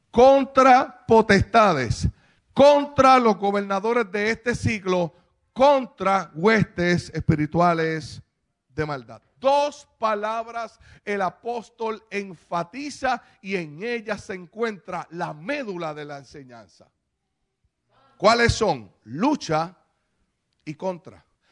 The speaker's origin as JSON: {"language": "Spanish", "country": "Puerto Rico", "said": "yo vine desde Puerto Rico a decirte que no te vas a rendir"}